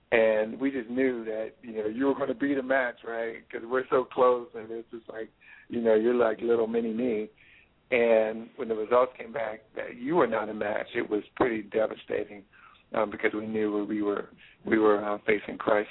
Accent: Ohio, United States; And I was in Ohio. That was my hometown, so it made sense for me to be treated at Ohio State by him.

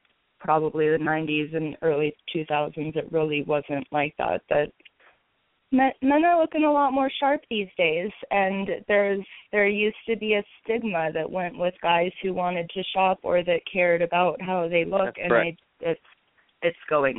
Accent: California, United States; I'm from Northern California

